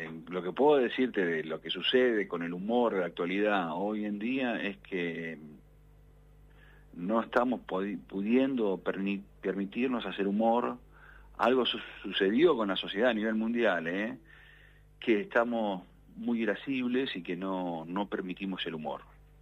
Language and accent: Spanish; Puerto Belgrano, Buenos Aires Province, Argentina; born there; porque nací ahí en Puerto Belgrano.